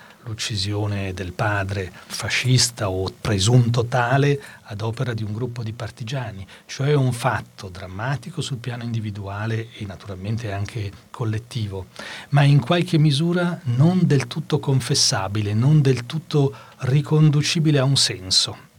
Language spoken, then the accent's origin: Italian; Chiasso, Ticino, Switzerland; io sono nato e cresciuto a Chiasso, nei pressi della ferrovia.